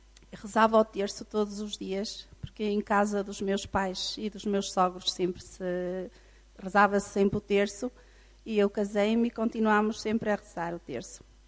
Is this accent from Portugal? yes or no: yes; Vila Real, Norte, Portugal; sou de Vila Real